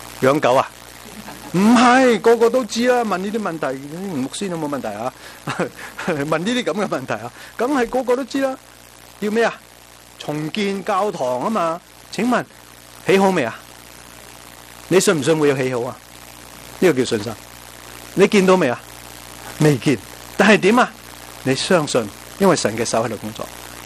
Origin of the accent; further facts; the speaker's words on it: Guangdong, China; 比起来，我们广东人叫做什么？